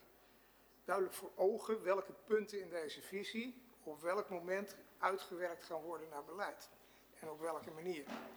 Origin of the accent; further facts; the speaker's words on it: Amsterdam, North Holland, Netherlands; born there; excuus helemaal, maar ik ben in Amsterdam geboren